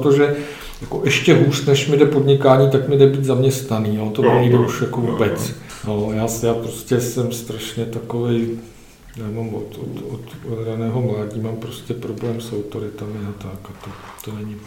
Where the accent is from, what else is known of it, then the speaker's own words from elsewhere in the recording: Prague, Czechia; now in Říčany, Czechia; já jsem Pražák rodilej, že jo, a jako měl jsem Prahu jako velmi rád, poměrně dlouho